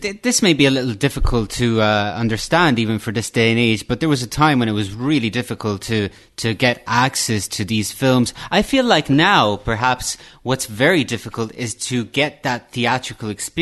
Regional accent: Galway, Connacht, Ireland; I grew up in Galway in Ireland, and we didn't have much of a film scene there.

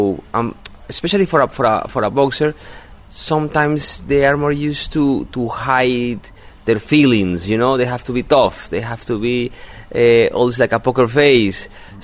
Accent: Cartagena, Bolívar, Colombia; Actually, I'm from Cartagena, and Cartagena used to be the boxing capital of Colombia.

